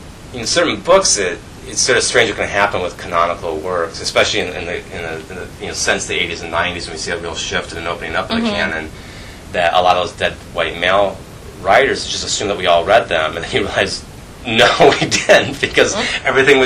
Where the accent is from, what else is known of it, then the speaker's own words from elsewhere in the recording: Michigan, United States; The first two stories are Michigan stories, and I was taking a great pleasure in reading about my home state and recognizing places and environments.